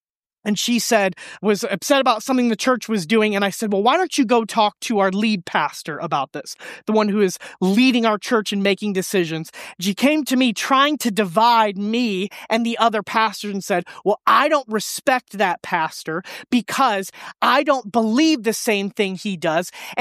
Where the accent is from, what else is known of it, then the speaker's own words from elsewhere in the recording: Michigan, United States; And I am from Michigan, like Colton. And this whole Southern gospel thing was not something I grew up in.